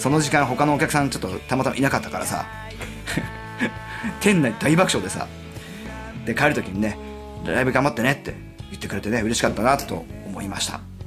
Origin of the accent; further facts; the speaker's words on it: Ibaraki, Japan; 俺の地元は茨城県